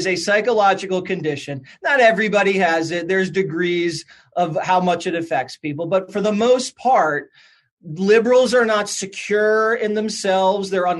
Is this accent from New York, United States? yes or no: no; Philadelphia, Pennsylvania, United States; Yeah, so I grew up in Philly and in the Northeast.